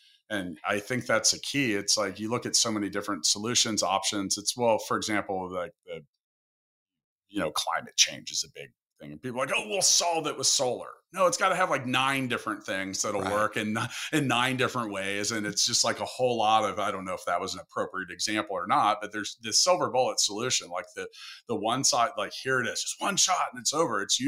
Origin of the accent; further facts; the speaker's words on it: Kansas City, Missouri, United States; NavMD is here in my hometown of Kansas City